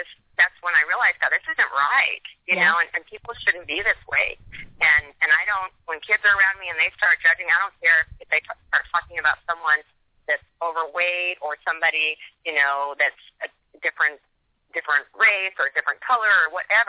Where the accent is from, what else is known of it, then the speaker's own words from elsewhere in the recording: Las Cruces, New Mexico, United States; Growing up in Las Cruces, New Mexico, I grew up with my mother was divorced, and she raised my sister